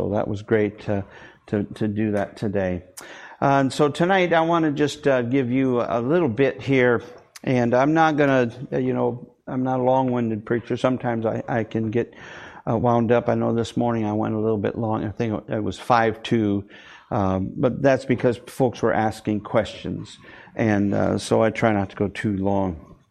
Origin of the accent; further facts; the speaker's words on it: Michigan, United States; But growing up in Michigan, and you know, as a kid, I was interested in sports.